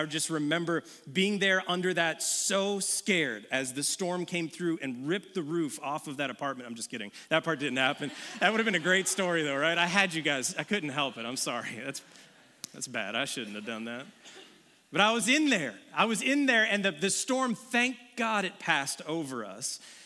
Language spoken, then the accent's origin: English; Florida, United States; We're both from Florida. We've never seen a storm like this. In Floridians, we go through storms, right?